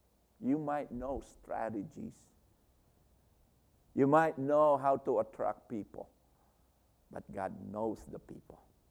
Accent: California, United States; I thought San Francisco was already north from us because we came from Southern Cal.

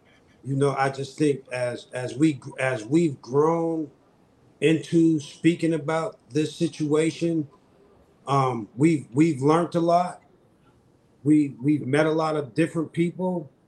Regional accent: Erie, Pennsylvania, United States; I'm from Erie, Pennsylvania.

